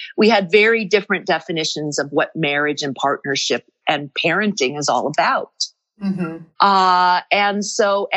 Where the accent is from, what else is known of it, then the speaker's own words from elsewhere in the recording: Michigan, United States; moved away as an adult; now in California, United States; So I'm a girl from Michigan that ended up in California for work in 1987.